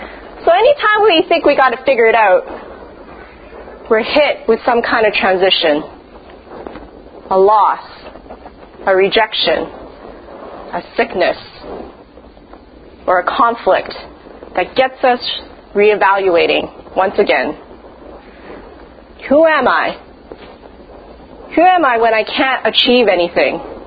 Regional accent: Canada; like this Chinese Canadian woman, evangelical woman in the middle of Israel.

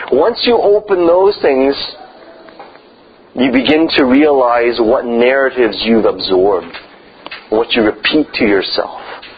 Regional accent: Canada; And so, we're Canadian. I don't know how that works.

